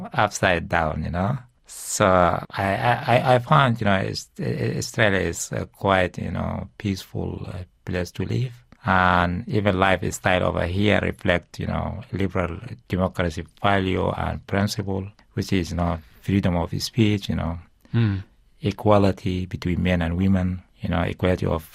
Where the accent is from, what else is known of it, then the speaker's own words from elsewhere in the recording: Diza, Darfur, Sudan; I come from Darfur, western region of Sudan. I was born in a tiny village called Diza, and I grew up in Diza.